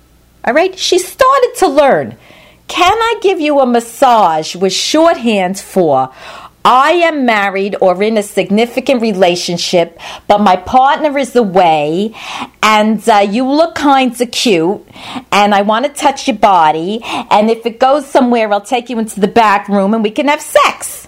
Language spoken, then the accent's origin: English; New York, United States; So we're from New York.